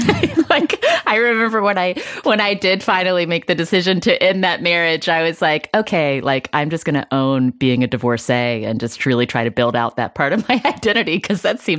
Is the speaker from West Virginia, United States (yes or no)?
yes; West Virginia, United States; I grew up in West Virginia. My parents were both in medicine.